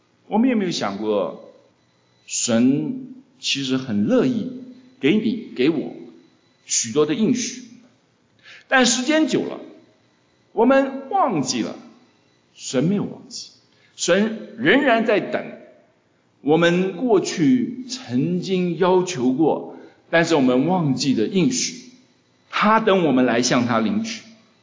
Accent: China; 买地买房子，这个我们中国人都懂啊，这都是我们大家最关心的事情啊。

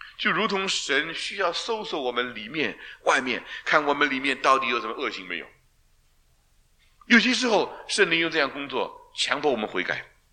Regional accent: China; 跟我们中国人拜的神没有什么分别。

